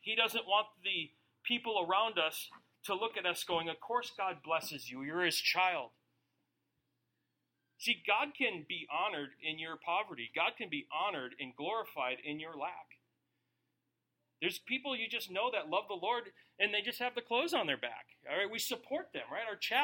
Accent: St. Paul, Minnesota, United States; People are like, where are you from? St. Paul. Why did you leave civilization in the first world to come up here?

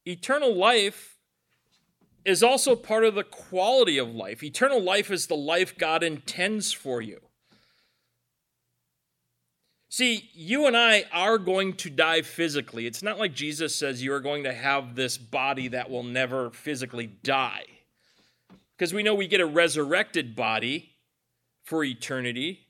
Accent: United States; One of the difficulties as being an American Christian living in the Midwest, in Michigan

